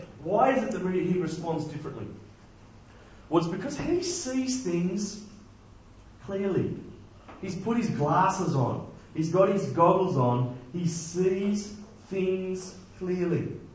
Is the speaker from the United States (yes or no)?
no; New South Wales, Australia; I'm from New South Wales